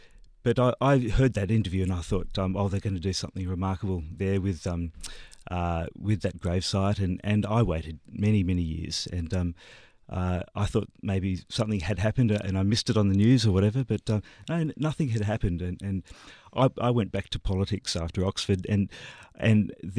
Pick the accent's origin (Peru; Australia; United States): Australia; as an Australian